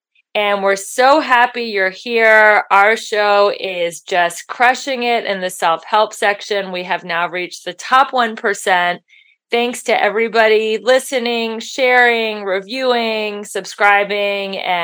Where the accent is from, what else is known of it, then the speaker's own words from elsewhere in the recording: Midwest, United States; which is awesome because I'm from the Midwest.